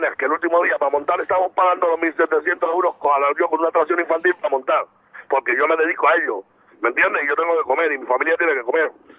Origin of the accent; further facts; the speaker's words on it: Leganés, Community of Madrid, Spain; muchos de los feriantes que habíamos somos de Leganés. Porque aquí en la Comunidad de Madrid casi todos somos de Leganés